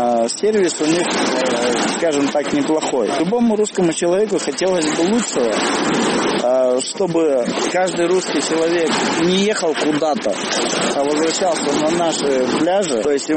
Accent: Far East, Russia; Я с Дальнего Востока приехал.

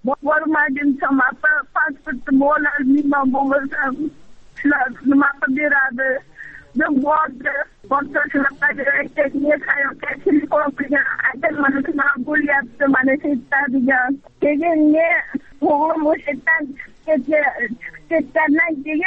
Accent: Fergana Region, Uzbekistan; Farg'onadanman.

